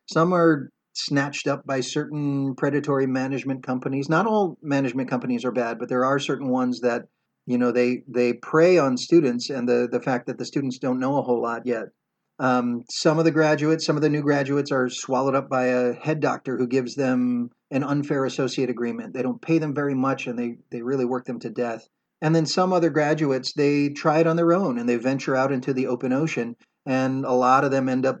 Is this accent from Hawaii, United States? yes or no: yes; Hawaii, United States; I get to practice back in my home state of Hawaii. It is paradise.